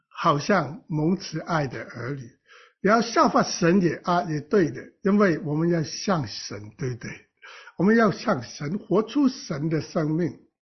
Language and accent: Chinese; China; 我们中国的孩子很多都是爸爸妈妈说叫伯伯，叫爷爷，都是唯唯诺诺的。所以我们是在这种打压的环境长大的